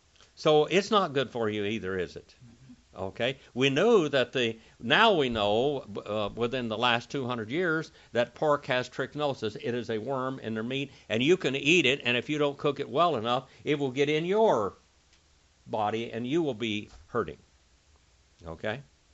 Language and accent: English; India; I'm Indian. I have to eat a lot of protein to stay alive.